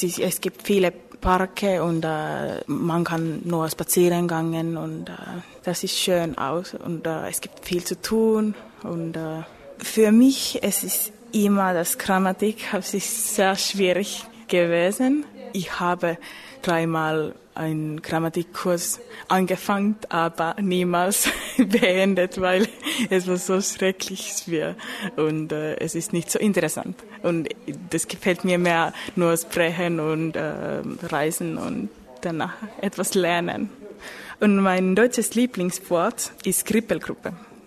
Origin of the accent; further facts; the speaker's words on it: Finland; German is a second language; Ich bin aus Finnland und ich bin 26 Jahre alt, Grundschullehrerin.